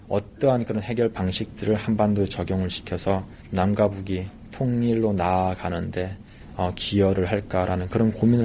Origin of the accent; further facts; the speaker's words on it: North Korea; 제가 북한에서 왔기 때문에 다시 고향으로 가는 길을 만들어야 하지 않을까요?